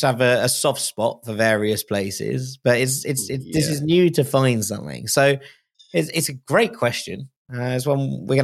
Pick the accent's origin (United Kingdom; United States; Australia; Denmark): Denmark; I come from Denmark